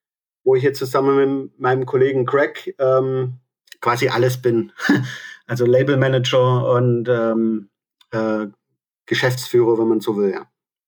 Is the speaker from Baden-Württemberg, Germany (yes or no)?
yes; Aalen, Baden-Württemberg, Germany; also ich komme aus Aalen und die Aalener Metal-Szene war ziemlich aktiv.